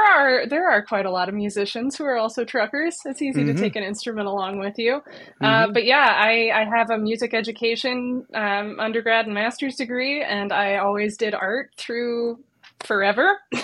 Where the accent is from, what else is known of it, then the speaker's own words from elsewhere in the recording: Ohio, United States; also born or lived in England; I'm from Ohio. From Northwest Ohio.